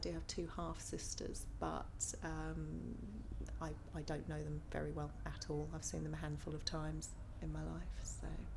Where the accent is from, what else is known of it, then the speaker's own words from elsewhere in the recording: Bromley, London, United Kingdom; But I grew up in Bromley, and I was there from just after birth to 18 when I went to university.